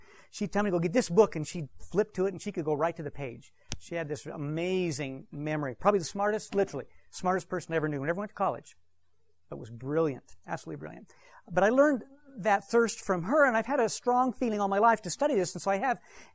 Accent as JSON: {"language": "English", "town": "Ephraim", "region": "Utah", "country": "United States", "tie": "born or raised there", "said": "I'm from here. I was born in Ephraim. And my parents and grandparents and great-grandparents and great-great-grandparents are from Ephraim. They settled the town in 1842."}